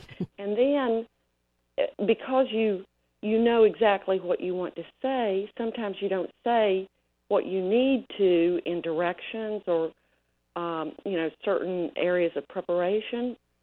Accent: West Virginia, United States; growing up in West Virginia.

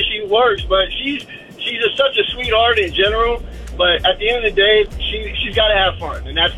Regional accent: Cocoa, Florida, United States; I'm from Coco.

